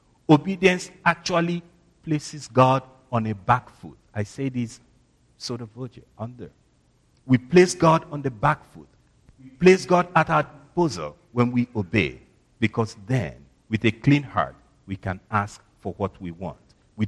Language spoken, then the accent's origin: English; Nigeria; I'm from Nigeria. We don't do well with snow and cold.